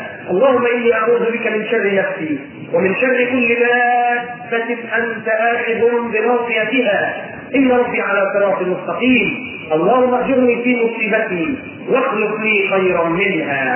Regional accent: Upper Egypt, Egypt; احنا عندنا في الصعيد، احنا عندنا في الصعيد

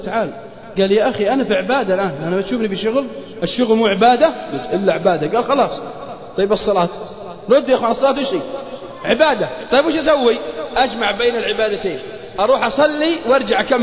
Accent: Al-Qassim, Saudi Arabia; عندنا في القصيم يقول مالي شغل

